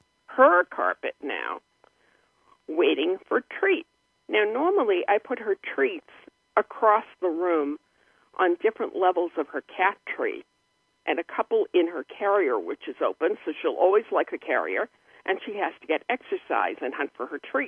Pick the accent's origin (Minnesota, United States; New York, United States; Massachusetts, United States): Massachusetts, United States; And, well, I'm from Massachusetts. People often think I'm talking about food.